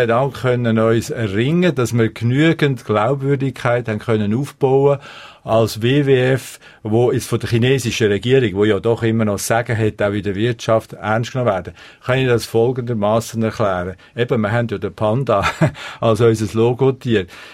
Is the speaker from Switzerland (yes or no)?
yes; Switzerland